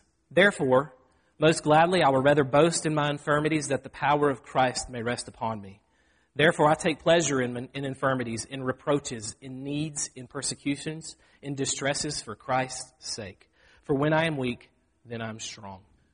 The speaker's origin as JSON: {"language": "English", "region": "Mississippi", "country": "United States", "said": "I'm from Mississippi, Grace. I know. And so, I mean, we don't wear shoes."}